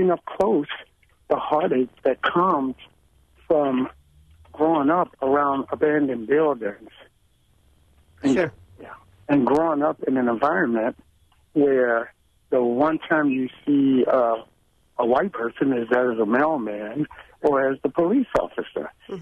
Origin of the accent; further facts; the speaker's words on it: Chicago, Illinois, United States; born there; I was born in Chicago.